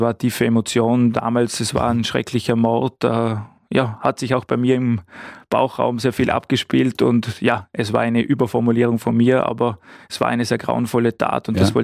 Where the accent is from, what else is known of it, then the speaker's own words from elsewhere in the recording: Vorarlberg, Austria; Für mich als Vorarlberger Landespolitiker geht es darum, was können wir in Vorarlberg wirklich konkret als Maßnahme auch setzen